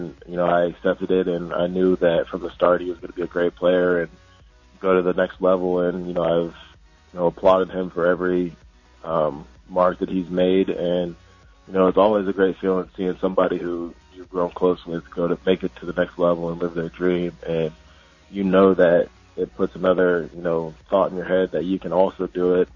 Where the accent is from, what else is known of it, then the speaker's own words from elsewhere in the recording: Muncie, Indiana, United States; born there; No, I started out with the Colts, where I was born in Muncie, Indiana.